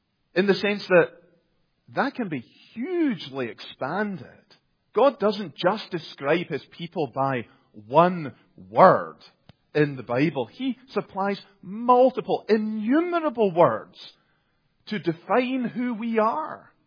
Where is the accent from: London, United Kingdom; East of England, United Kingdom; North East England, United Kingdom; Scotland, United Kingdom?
Scotland, United Kingdom; I'm Scottish.